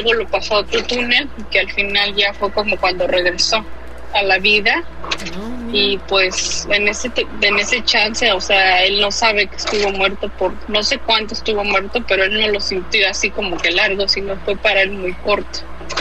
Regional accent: Mexico City, Mexico; now in Chicago, United States; Pero soy chilanga, de allá de Ciudad de México, orgullosamente.

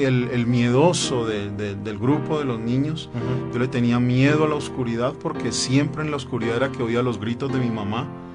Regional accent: Cali, Valle del Cauca, Colombia; born there; a una ciudad cerca de donde yo nací, en Cali.

